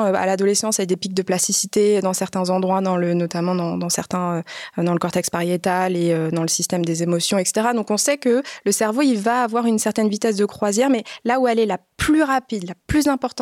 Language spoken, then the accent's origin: French; France; accent: French; moi, je parle anglais, mais par contre, j'ai toujours mon accent de française